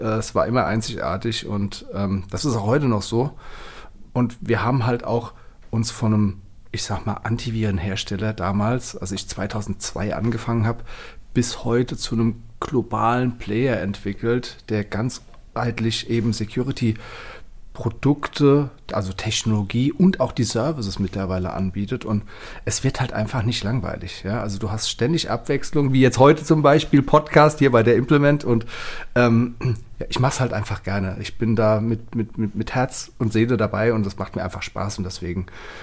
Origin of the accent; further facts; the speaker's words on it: Mainz, Rhineland-Palatinate, Germany; Also ich bin ja ein Mainzer Vollblut, freie Schnauze und sowas, ja, wie wir Mainzer halt so sind.